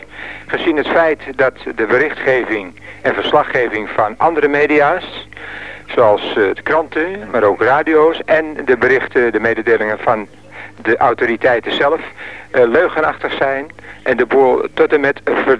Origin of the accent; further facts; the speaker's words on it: Amsterdam, North Holland, Netherlands; Desnoods zetten we als Amsterdammers zelf